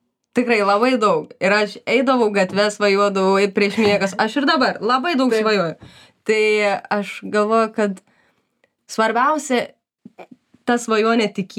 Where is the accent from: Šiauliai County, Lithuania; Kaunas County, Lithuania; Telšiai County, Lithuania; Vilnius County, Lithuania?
Šiauliai County, Lithuania; Šiauliai; kai mes buvom paauglės ir augom Šiauliuose